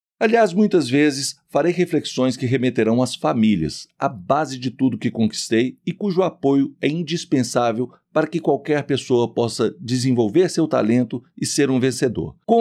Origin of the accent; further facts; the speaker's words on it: Minas Gerais, Brazil; como a gente diz aqui em Minas, eu sempre reunia pessoas do departamento para escutar esses meus causos como um bom mineiro nos intervalos do serviço, né?